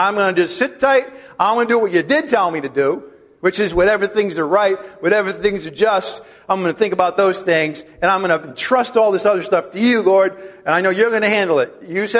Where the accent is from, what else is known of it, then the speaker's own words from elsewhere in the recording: Ireland; I'm Irish, so I got a lot of big guilt complex.